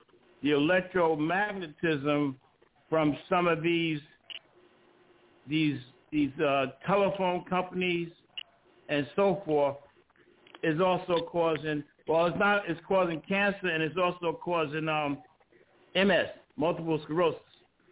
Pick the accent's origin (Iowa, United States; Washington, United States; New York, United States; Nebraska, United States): New York, United States; Brooklyn; You living in Brooklyn. I was born in the Marcy Projects. I was raised in Flatbush.